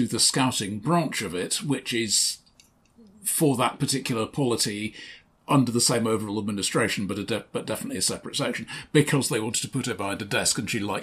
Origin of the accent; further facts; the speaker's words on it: United Kingdom; but yeah, we are British, so nobody wants to be the person in charge.